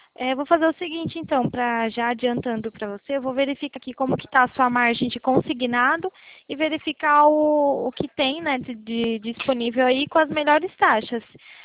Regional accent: Valinhos, São Paulo, Brazil; de Valinho, São Paulo.

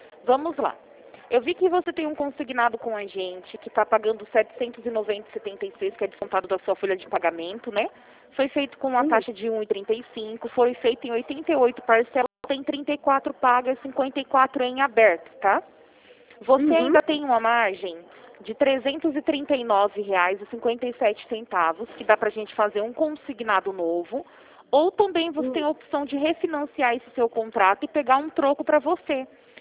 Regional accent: Rio Claro, São Paulo, Brazil; eu sou aqui de Rio Claro mesmo

